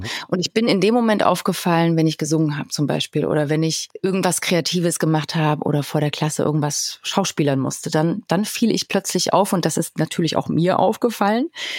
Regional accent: East Germany, Germany; Und ich bin ja in der DDR groß geworden

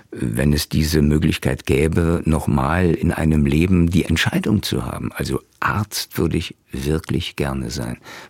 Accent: Brandenburg, Germany; also born or lived in Leipzig; wie eben auch meine Heimatstadt, eine kleine Stadt in Brandenburg, die Industrie verloren hat

